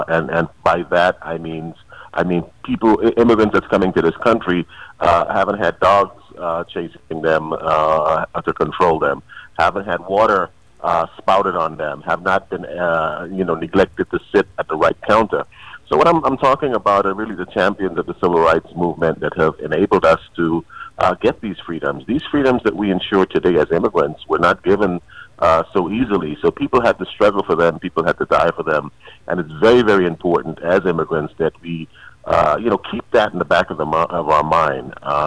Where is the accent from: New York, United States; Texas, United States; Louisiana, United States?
New York, United States; Bronx; And again, I grew up in the Bronx, New York.